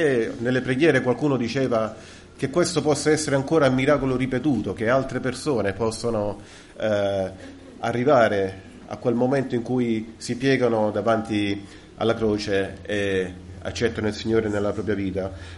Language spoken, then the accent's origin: Italian; Rome, Lazio, Italy; Vengo da Roma